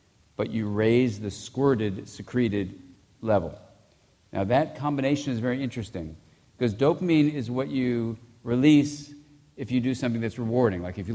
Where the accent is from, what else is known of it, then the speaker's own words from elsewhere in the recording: California, United States; I can say that because I am from California.